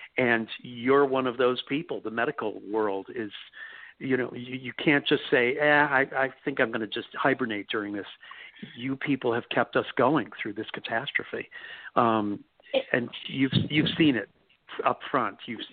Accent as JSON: {"language": "English", "region": "New York", "country": "United States", "said": "excuse me, I'm new here from New York, but are you people not like adamant about masks being worn?"}